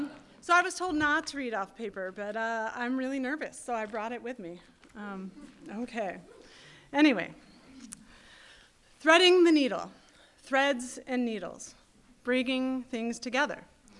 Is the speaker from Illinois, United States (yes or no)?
yes; Chicago, Illinois, United States; I grew up in Chicago, surrounded by millions of people.